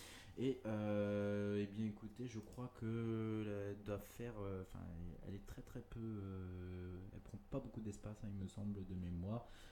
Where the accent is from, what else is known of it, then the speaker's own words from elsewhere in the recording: Rennes, Brittany, France; nous habitons Rennes et que nous sommes rennais